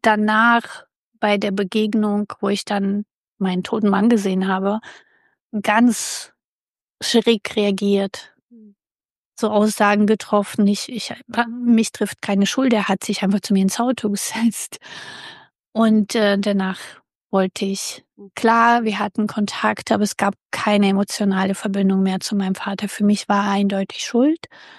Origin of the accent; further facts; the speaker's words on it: Russia; moved away; Und wir kommen ja aus Russland, das heißt, Business-Selbstständigkeit gab es bis dato nicht.